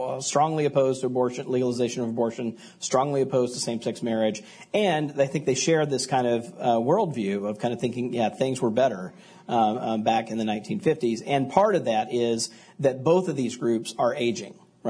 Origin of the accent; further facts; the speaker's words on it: Mississippi, United States; So, I grew up in Mississippi, so have some kind of firsthand, feel for this.